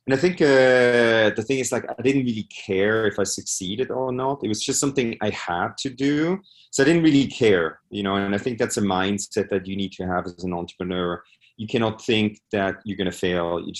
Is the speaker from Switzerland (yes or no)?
yes; Switzerland; English is a second language; now in United States; I'm originally from Switzerland